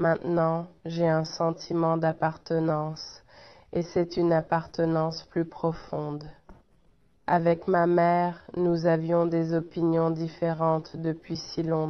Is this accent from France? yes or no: no; Canada; Je suis canadien. Je ne connais que ma mère.